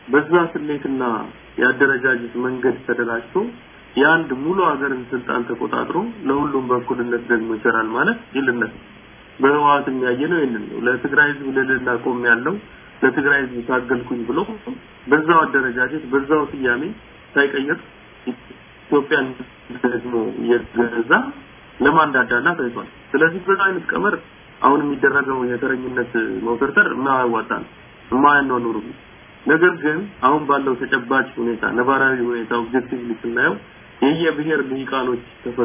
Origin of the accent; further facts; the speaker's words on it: Addis Ababa, Ethiopia; born there; ያ የተወለድኩት በአዲስ አበባ ከተማ ነው መርካቶ።